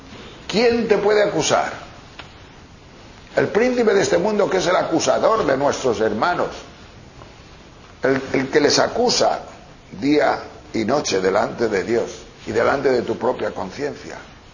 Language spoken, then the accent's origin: Spanish; Olloniego, Asturias, Spain; also born or lived in Tejerina, Spain; Que yo nací, bueno, no nací, pero vivía, porque yo nací en Tejerina, en León, muy cerca de Asturias, pero vivíamos en Asturias, en Olloniego. Y vivíamos en el cuartel. Mi padre era guardia civil. Estoy hablando del año 40, 41.